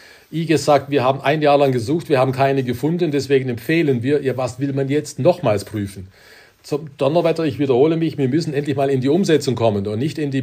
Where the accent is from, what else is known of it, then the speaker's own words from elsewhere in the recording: Baden-Württemberg, Germany; Geschäftsführerin der CDU Baden-Württemberg war, also meinem Heimatland.